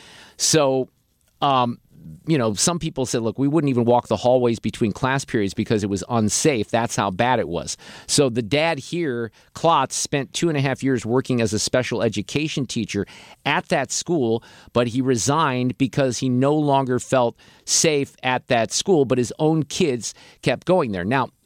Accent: Niles, Illinois, United States; also born or lived in Park Ridge / Morton Grove; I grew up in Niles Park Ridge in Morton Grove, very close to Evanston.

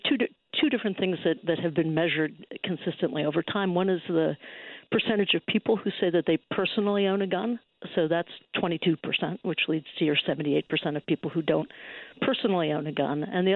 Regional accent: Chicago, Illinois, United States; Grew up on the South Side, but I was always a Cubs fan, not a Sox fan.

